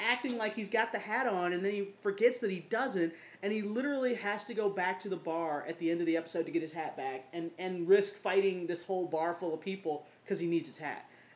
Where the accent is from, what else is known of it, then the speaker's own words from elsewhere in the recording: Missouri, United States; And I grew up in Missouri. So it's kind of like that Southern speak is, it's not entirely exaggerated.